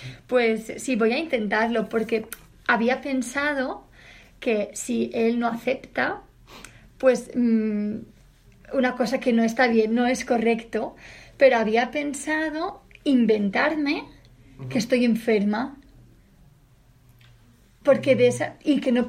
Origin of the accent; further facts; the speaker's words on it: Barcelona, Catalonia, Spain; now in Madrid, Spain; yo soy de Barcelona y vengo a trabajar a Madrid